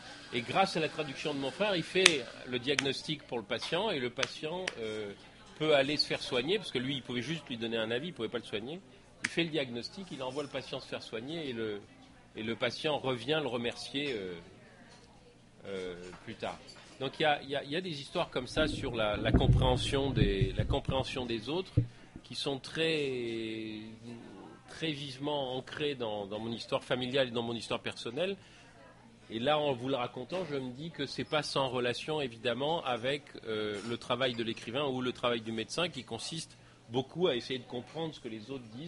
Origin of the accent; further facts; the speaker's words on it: Algeria; born there; Ma langue maternelle, c'était le français. Je suis né en Algérie, mais l'Algérie, c'était un territoire français à l'époque. Et évidemment, j'ai appris le français. Mais comme je suis né dans une famille juive